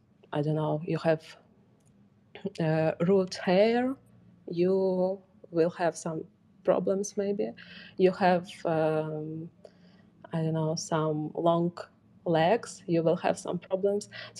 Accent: Kharkiv, Kharkiv Oblast, Ukraine; I'm mixed. I was raised in Kharkiv. And Kharkiv is this, like, multicultural city, can be sometimes in some neighborhoods, but not in my neighborhood.

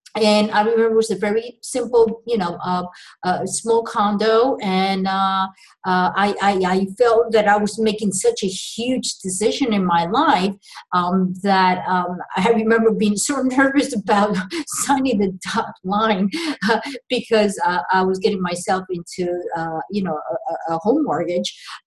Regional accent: Florida, United States; even from my home state in Florida

